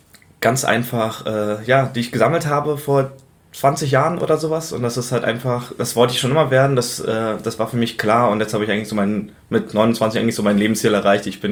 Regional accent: Berlin, Germany; Ich komme ursprünglich eigentlich aus Berlin. Bin dort auch zur Schule gegangen

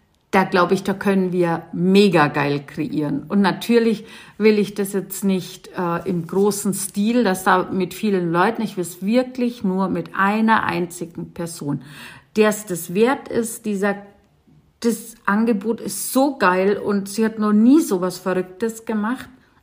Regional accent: Bavaria, Germany; ich komme ja aus dem Landkreis Landsberg

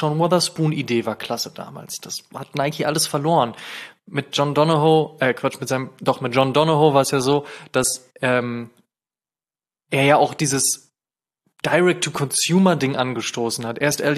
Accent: Germany; Und ich bin in Deutschland groß geworden.

